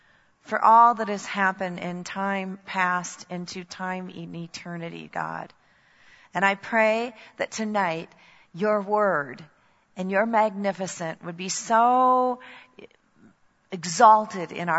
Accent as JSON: {"language": "English", "region": "Scotland", "country": "United Kingdom", "said": "I'm Scottish."}